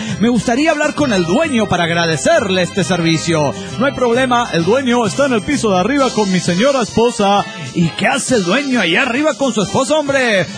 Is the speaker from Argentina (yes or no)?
no; Tiapa, Mexico; de Tiapa, México.